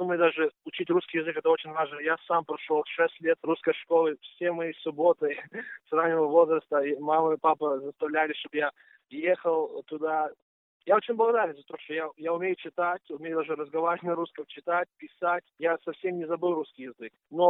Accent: Sacramento, California, United States; Russian is a second language; also born or lived in Harrisonburg, Virginia; Мои родители приехали из Украины в Запорожье, и я вырос здесь в Америке. Я ни разу не был в России, на Украине. Вырос здесь в Сакраменто и вырос в верующей семье. Мои родители были члены Второй Славянской Баптистской Церкви, и я в той церкви вырос.

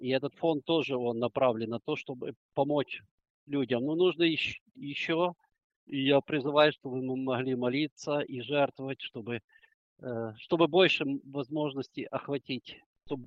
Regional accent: Chernivtsi, Chernivtsi Oblast, Ukraine; Я и сам из Черновцов

